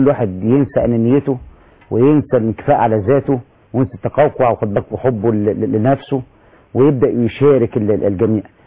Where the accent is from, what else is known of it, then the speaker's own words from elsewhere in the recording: Egypt; المنظومة الصحية عندنا في مصر